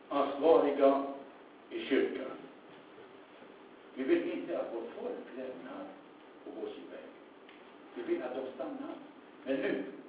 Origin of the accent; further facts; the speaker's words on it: Lebanon; Swedish is a second language; När de visste att jag var libanes och kunde språket, arabiska språket